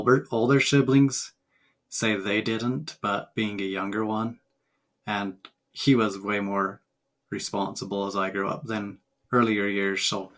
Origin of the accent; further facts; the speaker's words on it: Sandy, Utah, United States; also born or lived in Short Creek; I was born in Sandy, Utah, and when I was born, we only had two mothers. That changed pretty quick. But I grew up for 8 years in Sandy, Utah, before we moved to Short Creek.